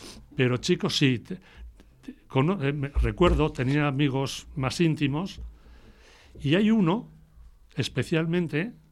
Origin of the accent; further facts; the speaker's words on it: Madrid, Community of Madrid, Spain; Nací y he vivido siempre en Madrid.